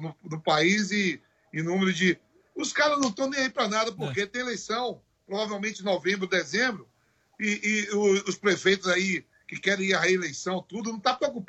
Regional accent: Nazaré, Bahia, Brazil; also born or lived in Salvador; eu crescendo lá em Nazaré, né? Eu saí de Nazaré e fui morar no subúrbio de Salvador, em Plataforma, né?

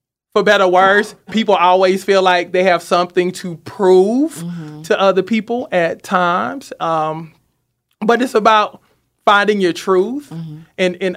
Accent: Seneca, South Carolina, United States; I was like, you know I'm from Seneca, South Carolina, so it's kind of like home. I'm like, she reminds me of people from my hometown.

